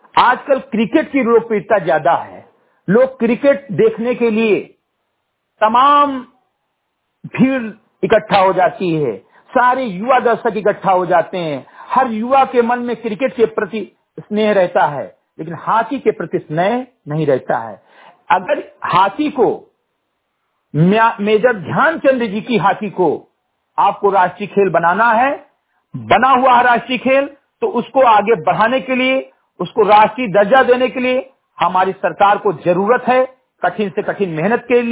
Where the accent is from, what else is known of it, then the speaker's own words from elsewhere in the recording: Uttar Pradesh, India; ग्राम सभा सिमरी गटई विकास खंड मेनपुरवा जनपद बहराइच का मूल निवासी हूं तथा एक सामाजिक कार्यकर्ता हूं।